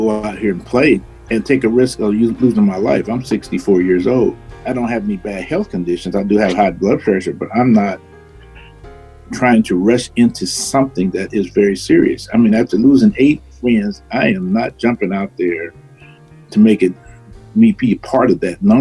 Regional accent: Kansas City, Missouri, United States; I'm from Kansas City, Missouri.

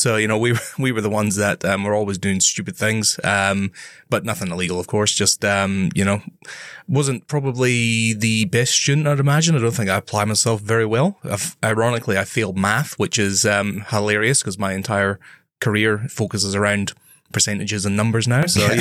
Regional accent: Wick, Scotland, United Kingdom; So I'm originally from the very North Highlands of Scotland. So a town called Wick

